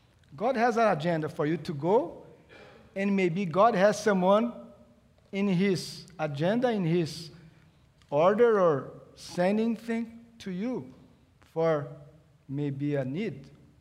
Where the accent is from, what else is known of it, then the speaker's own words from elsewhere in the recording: Canada; I know I'm Canadian, but I'm not only Canadian.